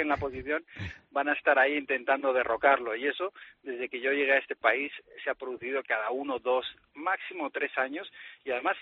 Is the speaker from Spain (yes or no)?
yes; Spain; fíjate yo lo que puede ser un periodista español para una potencia como China